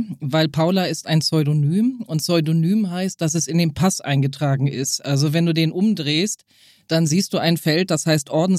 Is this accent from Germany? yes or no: yes; Eckernförde, Schleswig-Holstein, Germany; Tatsächlich komme ich aus Schleswig-Holstein und ich glaube, wir sind ziemlich bodenständig. Also viele Leute, das ist jetzt kein Witz, werden bei uns 100 plus. Wenn du bei uns in Eckernförde an der Ostsee lang gehst